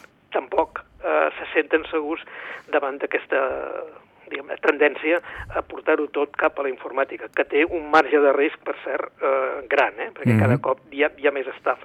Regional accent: Vilanova, Catalonia, Spain; jo sóc de Vilanova, però sí. Per coses familiars, entre setmana estic a Manresa.

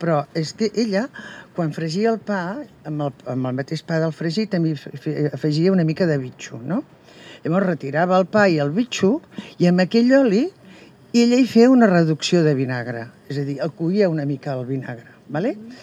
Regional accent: L'Arboç, Catalonia, Spain; jo que sóc filla de l'Arbós, d'una casa pairal que es diu Cal Mariagna, on a casa sempre, quan arribava l'hivern, els divendres hi havia xató.

